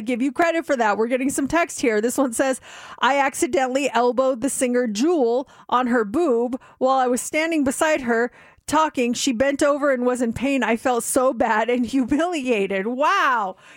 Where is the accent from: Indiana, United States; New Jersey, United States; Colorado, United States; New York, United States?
Colorado, United States; The Broncos are my team. Born and raised in Colorado.